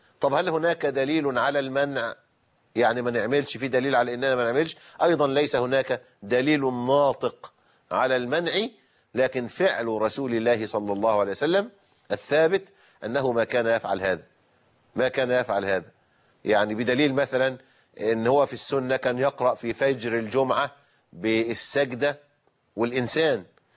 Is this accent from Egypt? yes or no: yes; Egypt; عندنا في مصر